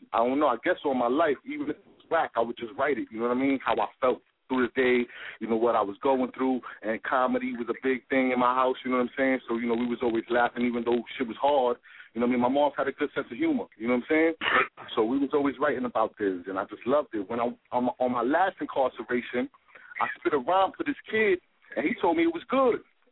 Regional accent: Bronx, New York, United States; I was in the South Bronx, West Bronx Side, 179. I was all over the Bronx, basically

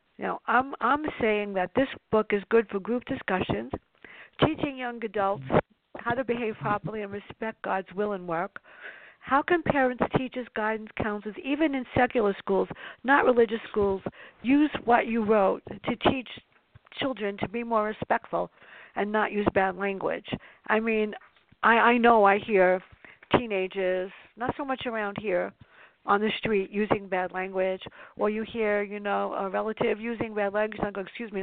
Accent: Bronx, New York, United States; I grew up in the South Bronx.

